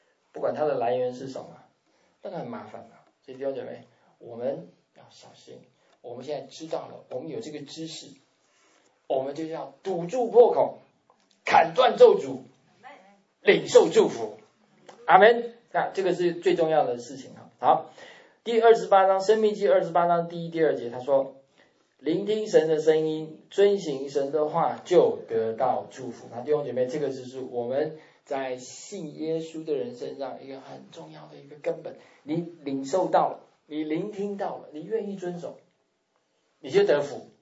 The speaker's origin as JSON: {"language": "Chinese", "country": "China", "said": "通常对我们中国人的家庭，通常就是因为你的祖宗犯罪"}